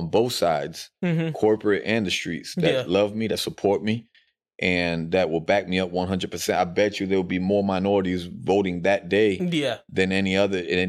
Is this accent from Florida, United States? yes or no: yes; Fort Myers, Florida, United States; Well, you know, it's my hometown. Yeah, my children are here. My family's here. My businesses are here.